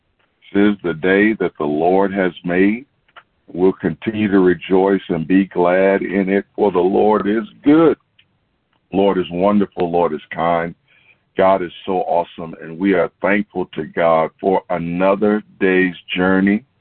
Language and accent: English; Georgia, United States; Y'all know I'm from Georgia, amen, and so I thought about this morning.